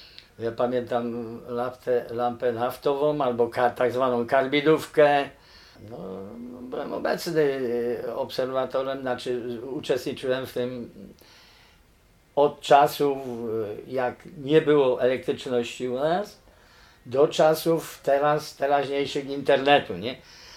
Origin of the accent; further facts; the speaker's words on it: Sułkowice, Lesser Poland, Poland; rocznik 1952. Mieszkam w Sułkowicach od urodzenia.